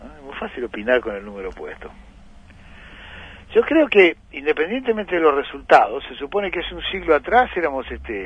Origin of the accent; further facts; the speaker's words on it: Argentina; Somos los mismos argentinos los que jugamos al fútbol, los que votamos, los que gobernamos